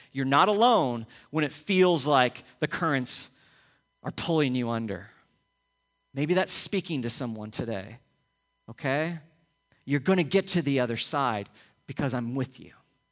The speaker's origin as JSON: {"language": "English", "region": "Illinois", "country": "United States", "tie": "born or raised there", "said": "I grew up in Illinois, and we would cross that bridge every time we went to St. Louis"}